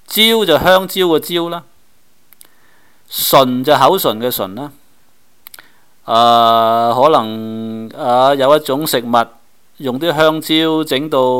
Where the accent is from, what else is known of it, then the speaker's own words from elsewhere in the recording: Guangdong, China; 但係我哋廣東人有口音發音